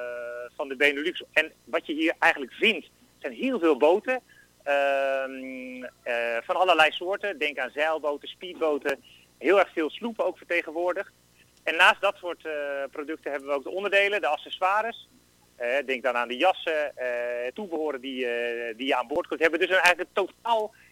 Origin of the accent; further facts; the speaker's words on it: Netherlands; En op een of andere mooie manier hebben wij als Nederlanders altijd een passie om dan op het water te zijn.